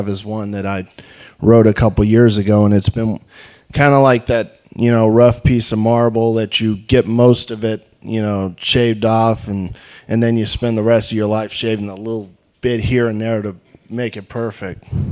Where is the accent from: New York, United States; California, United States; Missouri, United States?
Missouri, United States; Springfield; I'm originally from Springfield and moved up here a couple years ago.